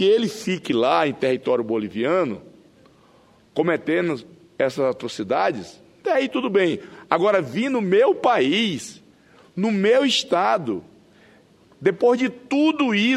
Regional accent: Acre, Brazil; presidente boliviano está sendo recebido com todas as pompas. Foi junto com o presidente Lula, está lá no meu estado. E eu, graças a Deus, tenho esse espaço aqui para poder expressar a minha indignação, a minha revolta, em nome de vários acreanos

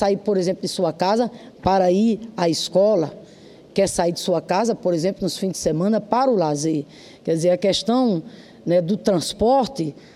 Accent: Rio Grande do Norte, Brazil; tive nesse último fim de semana lá no meu estado, Rio Grande do Norte.

